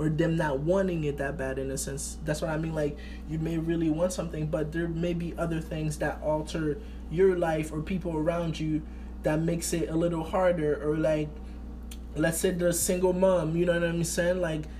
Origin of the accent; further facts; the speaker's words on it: Haiti; I was like, yo, it's crazy how, like, I grew up in Haiti and stuff like that.